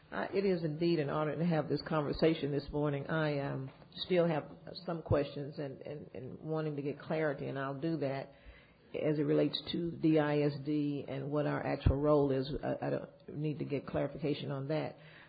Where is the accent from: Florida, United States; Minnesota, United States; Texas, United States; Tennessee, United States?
Texas, United States; Austin; We're from East Austin, Ron Kirk connection.